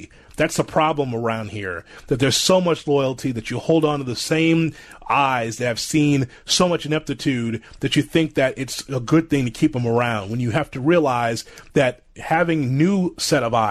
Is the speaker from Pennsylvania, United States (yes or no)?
no; Chicago, Illinois, United States; right here in our city, in Chicago, my hometown.